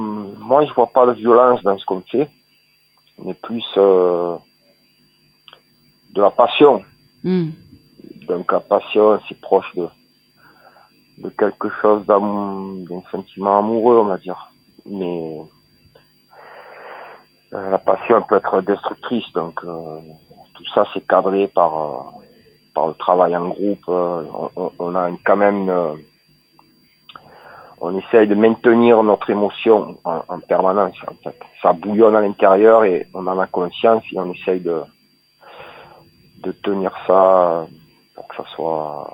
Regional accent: Port-de-Bouc, Provence-Alpes-Côte d'Azur, France; c'est sur la route de là où je viens, de Port-de-Bouc

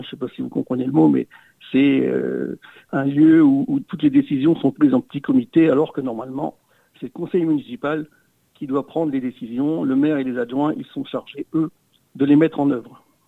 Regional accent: Mont-Saint-Jean, Pays de la Loire, France; j'ai 58 ans, je suis né à Mont-Saint-Jean, ma femme aussi est née à Mont-Saint-Jean et nous avons trois filles. J'ai passé ma scolarité à Mont-Saint-Jean, Sillé, Sablé, Tours et puis dans une école d'ingénieurs à Nancy.

